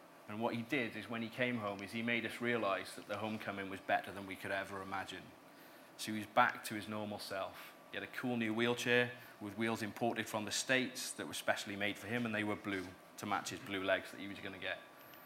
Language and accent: English; Wales, United Kingdom; I'm from Wales, so rugby would be my core sport.